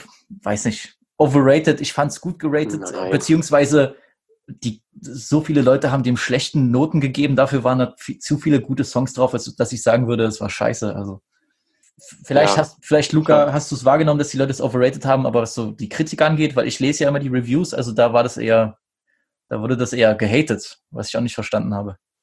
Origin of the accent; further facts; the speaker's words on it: Saxony, Germany; ich als Sachse